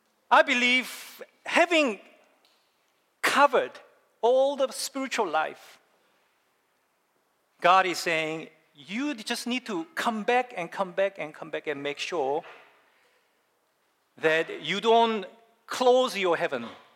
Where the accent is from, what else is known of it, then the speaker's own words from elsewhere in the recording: South Korea; moved away; when I was growing up in Korea as a young boy